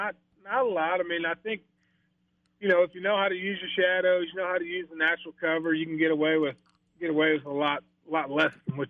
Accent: Illinois, United States; But my grandfather had a couple duck clubs growing up on the Illinois River, and my uncle actually managed a couple refuges in Illinois.

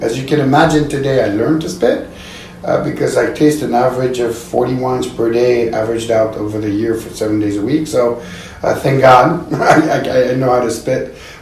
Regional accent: Lausanne, Vaud, Switzerland; I was born and raised in Switzerland.

